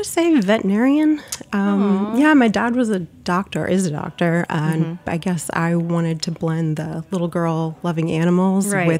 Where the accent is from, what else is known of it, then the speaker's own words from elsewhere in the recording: Florida, United States; And I went to University of Florida. I grew up in South Florida.